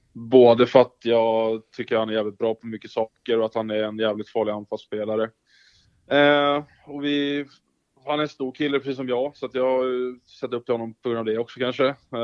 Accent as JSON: {"language": "Swedish", "town": "Stockholm", "region": "Stockholm County", "country": "Sweden", "said": "från Stockholm från början. Född 99, så jag är 24."}